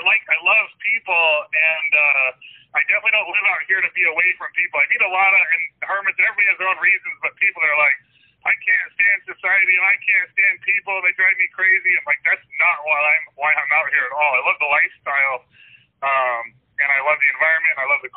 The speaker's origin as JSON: {"language": "English", "region": "Oregon", "country": "United States", "tie": "born or raised there", "also_born_or_lived": "Shelby, Montana", "said": "Yeah, I was born in Shelby, Montana. I was raised out in Oregon. We moved to Oregon when I was young, and then I went back to Montana for college"}